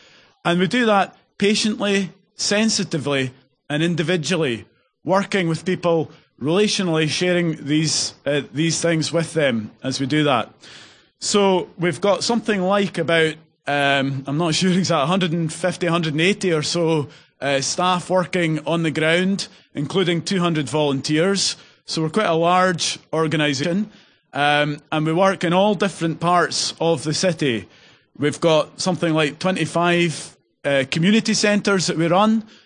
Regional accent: Edinburgh, Scotland, United Kingdom; now in London, United Kingdom; You'll probably have gathered from my accent that I'm not London born and bred, from Edinburgh originally.

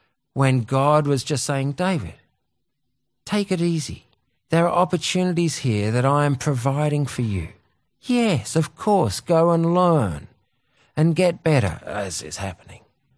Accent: Australia; I might be thinking as an Australian, well, what are you doing here, man?

